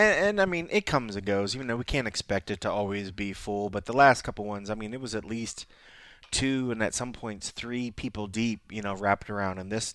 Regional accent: Columbus, Ohio, United States; I grew up in Columbus, Ohio. Mangoes was not a big thing.

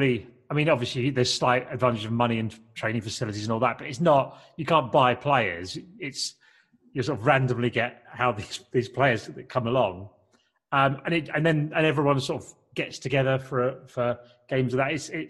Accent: South East England, United Kingdom; for me, I grew up in Kent in the 1980s

